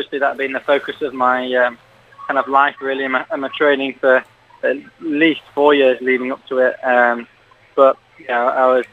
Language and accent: English; Yorkshire and the Humber, United Kingdom; I mean, I'm from Yorkshire, so we've got lots of kind of similar roads and bad weather as well